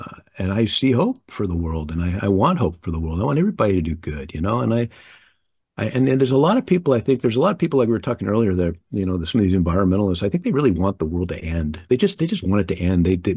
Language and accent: English; United States; I sincerely do care about people, you know, and being an American, I care primarily about other Americans